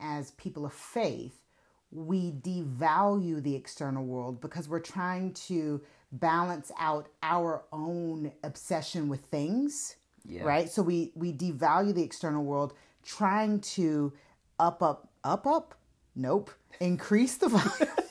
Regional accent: United States; Because I'm American, there's an easy cultural

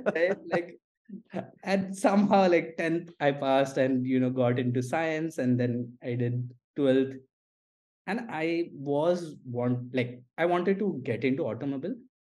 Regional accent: Mumbai, Maharashtra, India; now in Thane, India; born and brought up in Mumbai. So I come from Mumbai, like, you know, I stay in Thane, like, that's not technically Mumbai

